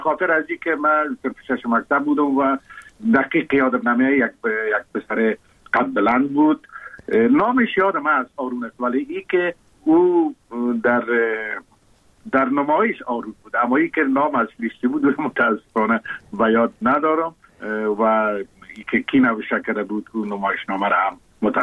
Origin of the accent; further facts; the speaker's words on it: Kabul, Afghanistan; من زاده کابل هستم، در شهر کابل تولد شدیم، در اونجا رشد یافتم.